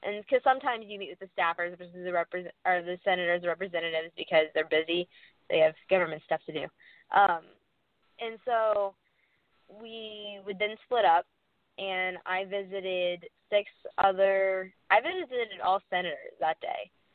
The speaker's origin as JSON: {"language": "English", "region": "Missouri", "country": "United States", "said": "So I'm from Missouri, and so I met with my senator"}